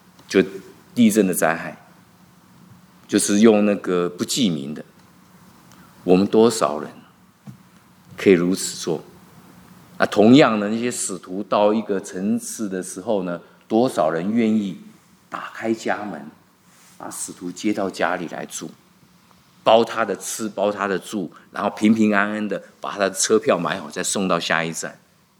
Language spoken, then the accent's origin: Chinese; China; 因为我们中国人经过了这么很多很多年前那种饥荒